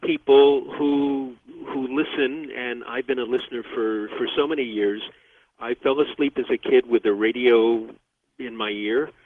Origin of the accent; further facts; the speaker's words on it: Hudson, New York, United States; And I grew up in Hudson, New York, in a small town in upstate New York, where I really learned that there was a world out there.